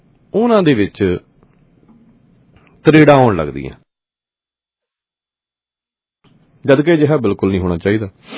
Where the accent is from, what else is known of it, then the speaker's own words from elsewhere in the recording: Punjab, India; ਕਿਉਂਕਿ ਜਿਹੜੇ ਅਸੀਂ ਪੰਜਾਬੀ ਹਾਂ ਨਾ, ਜਾਂ ਫਿਰ ਆਪਾਂ ਭਾਰਤੀ ਹਾਂ